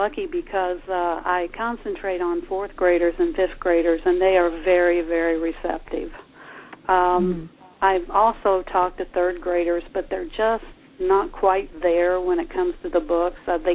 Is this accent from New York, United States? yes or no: no; Croydon, Indiana, United States; the setting for the books, which is my hometown of Croydon, Indiana.